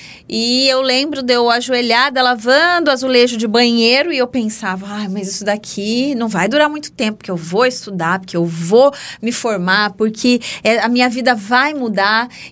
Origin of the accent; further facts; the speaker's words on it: Campo Grande, Mato Grosso do Sul, Brazil; born there; Eu sou nascida em Campo Grande, Mato Grosso do Sul